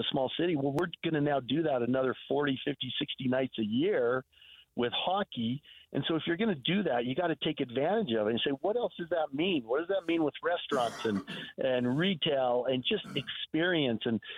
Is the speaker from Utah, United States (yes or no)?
yes; Salt Lake City, Utah, United States; I still live in Salt Lake City, and I'm very biased to Salt Lake City and downtown Salt Lake. I think other than a handful of years of my life, I've lived in Salt Lake City, and it's the capital city